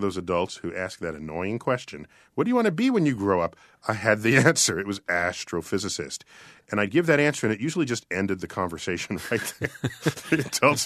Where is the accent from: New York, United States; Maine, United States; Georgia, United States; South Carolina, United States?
New York, United States; Bronx; born there; And I was born in the Bronx, New York, where I pretty much thought I'd seen all the stars visible.